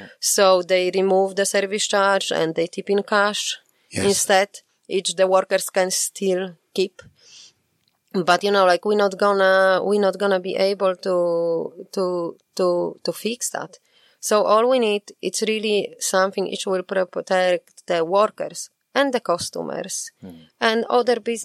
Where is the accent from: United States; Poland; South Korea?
Poland; now in Ireland; I'm from Poland.